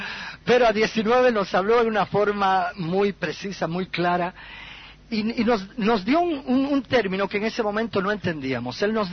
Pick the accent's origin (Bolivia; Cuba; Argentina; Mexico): Bolivia; estando ahí en Bolivia, en mi país